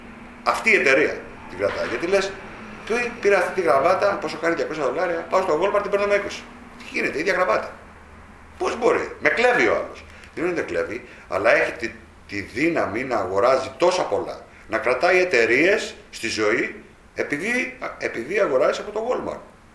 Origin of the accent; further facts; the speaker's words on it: Greece; Από πού είσαι, από τη γη. Πού μεγαλώσες στην Ελλάδα.